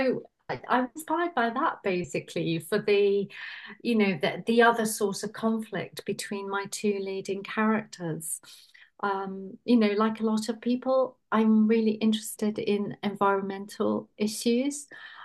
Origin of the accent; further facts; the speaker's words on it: United Kingdom; I'm British, obviously.